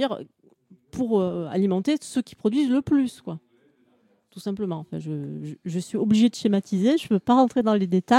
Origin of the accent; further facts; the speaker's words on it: France; en tout cas nous en tant que Français